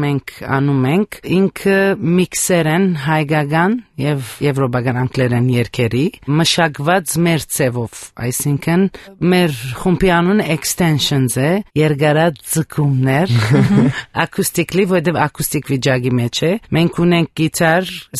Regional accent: Sydney, New South Wales, Australia; Ես ինքս մանկությունս անցկացրել եմ բտանեկությունս Օստրալիայում, Սիդնի

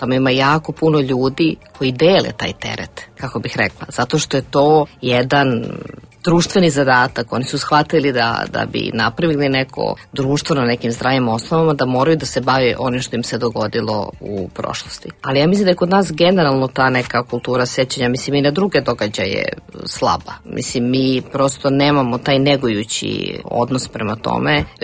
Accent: Croatia; moved away; pre svega ja sam iz Hrvatske, kao i ti. Meni je bilo pre svega teško da se vratim tamo prvi put posle 25 godina.

